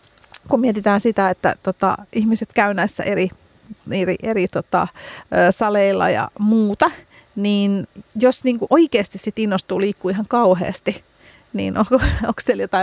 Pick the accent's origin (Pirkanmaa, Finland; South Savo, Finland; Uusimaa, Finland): Uusimaa, Finland; Helsinki; Itse tunnustan, että olen Töölöstä kotoisin